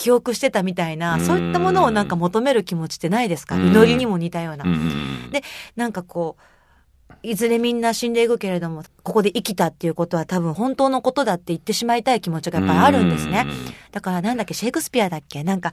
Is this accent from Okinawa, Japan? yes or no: no; Osaka, Japan; まあ、私はその大阪人なんで